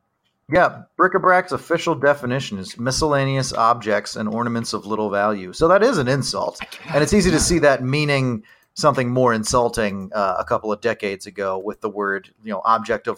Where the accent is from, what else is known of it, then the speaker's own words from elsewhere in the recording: Pennsylvania, United States; My hometown in central Pennsylvania, there's been a definite shift